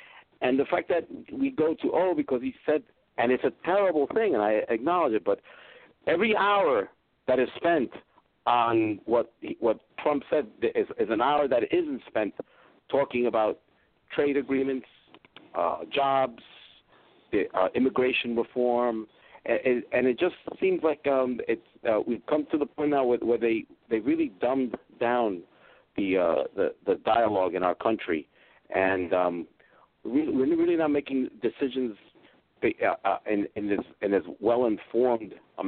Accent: New York, United States; I grew up in Washington Heights, con Puerto Ricano y Afroamericano. I represented East Harlem, which is black and Puerto Rican.

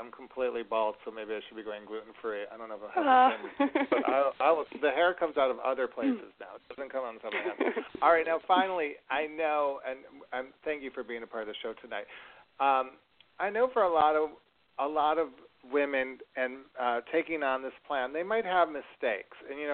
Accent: Rochester, New York, United States; she's from my hometown of Rochester, New York

